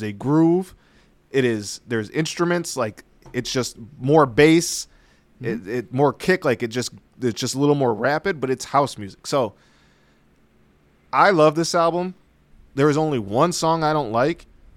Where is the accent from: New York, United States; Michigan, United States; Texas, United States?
Michigan, United States; Flint; I'm from Michigan, Flint, Detroit cousins